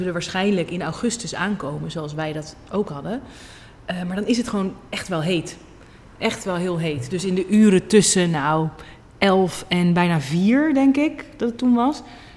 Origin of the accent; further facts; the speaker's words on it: Netherlands; Ja, ik ben echt steun gaan zoeken als een echte Hollander.